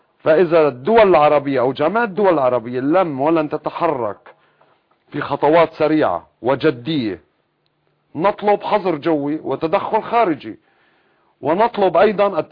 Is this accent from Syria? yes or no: yes; Syria; نحن كسوريين